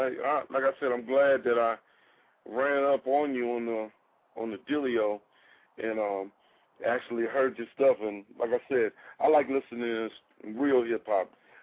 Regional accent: Ohio, United States; Well, on the real, I'm from Ohio, so, and I was in the service, so I ended up living down here

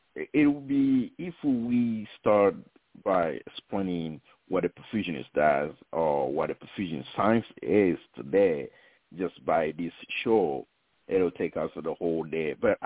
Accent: Togo; now in United States; Growing up in West Africa, Togo, I have no idea there's anything called perfusion science.

